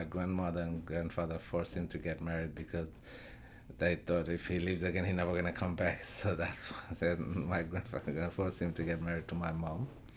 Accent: Beanibazar, Sylhet Division, Bangladesh; born there; English is a second language; I was born 1969 in Bangladesh, District Sylhet, post office Biani Bazaar.

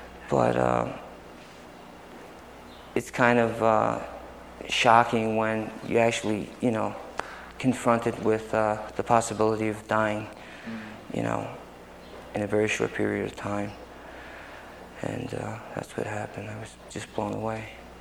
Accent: Brooklyn, New York, United States; Well, I was born and raised in South Brooklyn, all right. Like I mentioned, on Columbia Street, and during the 50s and the early 60s

